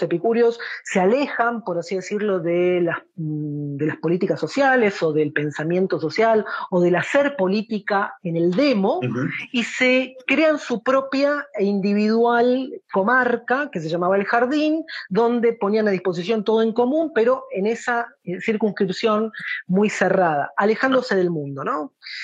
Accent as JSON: {"language": "Spanish", "country": "Argentina", "said": "nosotros como en Argentina tenemos una carga fuertemente proveniente de muchos países, un conglomerado de muchas naciones."}